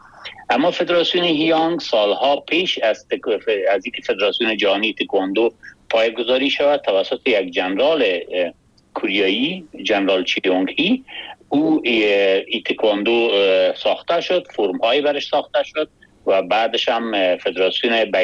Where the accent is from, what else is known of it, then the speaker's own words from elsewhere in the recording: Kabul, Afghanistan; born there; ما دقیقا 56 سال پیش در یک خانواده فرهنگی در کابل زاده شدیم